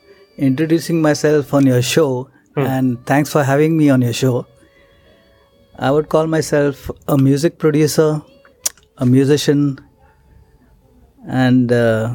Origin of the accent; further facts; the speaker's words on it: Mumbai, Maharashtra, India; I was in Mumbai.